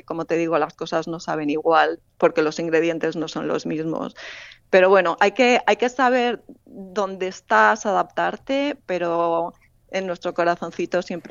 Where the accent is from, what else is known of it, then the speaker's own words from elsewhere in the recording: Spain; yo creo que aquí los pocos españoles que nos conocemos es como una familia